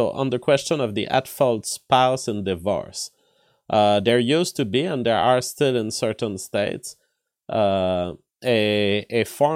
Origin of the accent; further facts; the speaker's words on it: Quebec, Canada; also born or lived in Montreal; I am from Quebec originally. I lived in Quebec, Montreal during my biology studies.